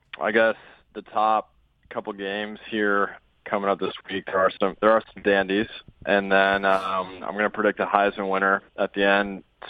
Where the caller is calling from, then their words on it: Los Angeles, California, United States; Yeah, I'm calling in from Los Angeles. 80 degrees and sunny outside.